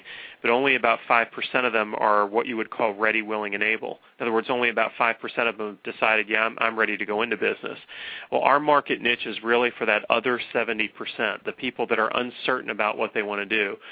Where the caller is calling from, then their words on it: Southbury, Connecticut, United States; Calling from Connecticut, actually, a town called Southbury, Connecticut